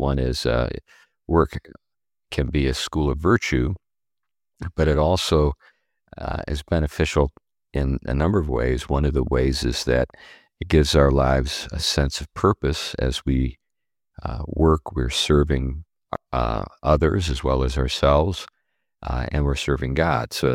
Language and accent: English; Pennsylvania, United States; I come from Western Pennsylvania, where there are lots of men with 9 fingers.